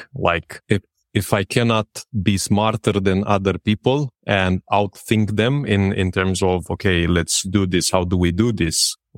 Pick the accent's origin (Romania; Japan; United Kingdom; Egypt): Romania; Râmnicu Vâlcea, Vâlcea County; I grew up in Mnicu Vâlcea, which is a city near the mountainside.